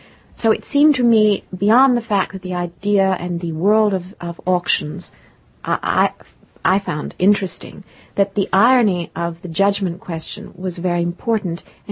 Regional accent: Oxford, South East England, United Kingdom; born there; And I was born in Oxford, in England.

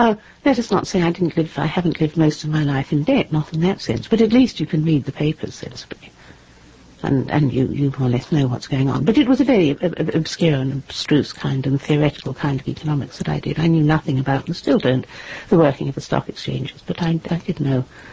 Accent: New Zealand; I was brought up in New Zealand

